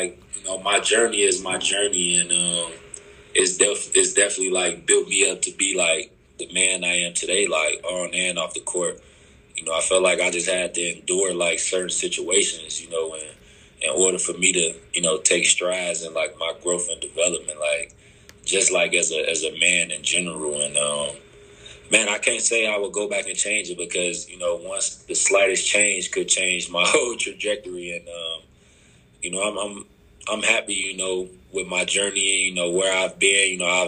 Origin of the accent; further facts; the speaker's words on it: Chicago, Illinois, United States; also born or lived in Wisconsin; I grew up in Chicago. I went to college in Eastern Illinois, then transferred to Wisconsin.